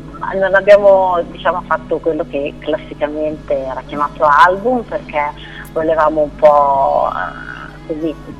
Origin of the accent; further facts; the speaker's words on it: Desenzano del Garda, Lombardy, Italy; io sono del Lago di Garda, è una in un posto diciamo vicino a Desenzano, dove sono io